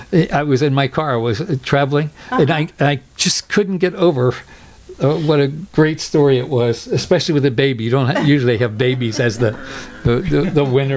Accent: Baltimore, Maryland, United States; Because where I grew up in Baltimore, that was one of the main stores close to our house.

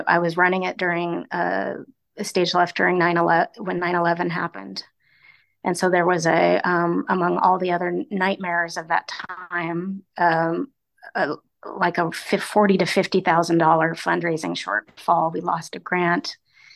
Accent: Denver, Colorado, United States; I'm from Colorado, Denver, born and raised

